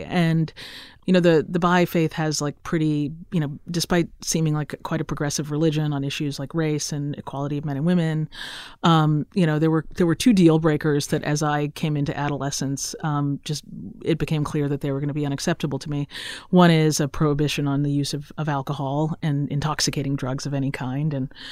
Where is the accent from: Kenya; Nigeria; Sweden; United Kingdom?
Kenya; growing up in Kenya, and we moved around to a bunch of different places within Kenya